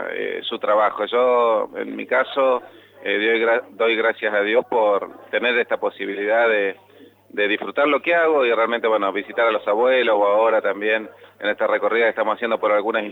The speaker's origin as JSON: {"language": "Spanish", "region": "Neuquén", "country": "Argentina", "tie": "born or raised there", "said": "en realidad soy de Neuquén de toda la vida"}